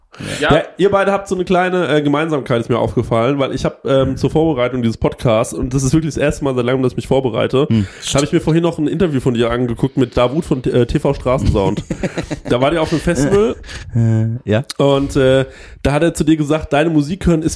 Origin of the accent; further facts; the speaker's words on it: Aschaffenburg, Bavaria, Germany; Ich bin in Aschaffenburg aufgewachsen.